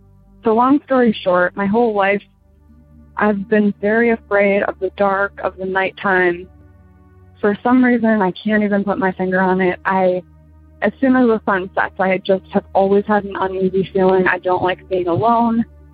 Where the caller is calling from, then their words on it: Michigan, United States; I'm calling from Michigan.